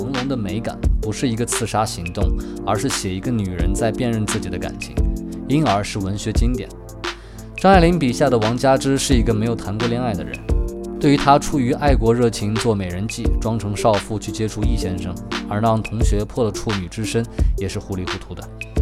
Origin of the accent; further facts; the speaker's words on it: North China, China; 就作为一个北方人，第一次在南方过夏天